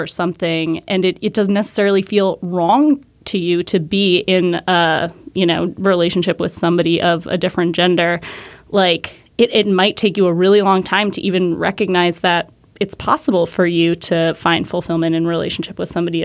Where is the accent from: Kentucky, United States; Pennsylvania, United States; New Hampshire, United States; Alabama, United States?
New Hampshire, United States; And I grew up in New Hampshire, which is, you know, more or less socially liberal and was at the time when I was growing up.